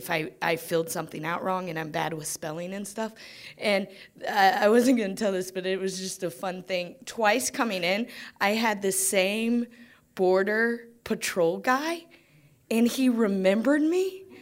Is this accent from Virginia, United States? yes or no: no; Greenville, Ohio, United States; now in New York, United States; I grew up in Greenville, Ohio, small town. In the middle of the U.S. of A. And I've lived in New York for 10 years